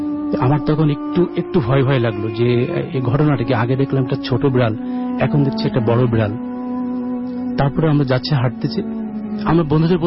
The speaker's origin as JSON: {"language": "Bangla", "town": "Jessore", "region": "Khulna Division", "country": "Bangladesh", "tie": "born or raised there", "lives_now": "Dhaka, Bangladesh", "said": "আমি যশোরে, আমার বাড়ি যশোরের শাসা থানা, গ্রামের নাম লক্ষণপুর।"}